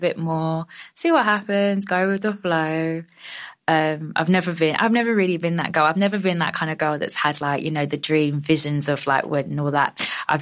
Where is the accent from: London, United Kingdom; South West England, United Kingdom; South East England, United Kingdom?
London, United Kingdom; I'm a Londoner, don't be silly.